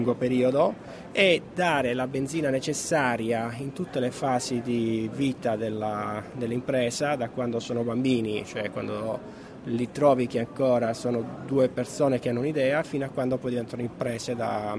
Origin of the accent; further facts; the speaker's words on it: Calabria, Italy; io, essendo calabrese, avevo un certo, come dire, spinta propositiva nel cominciare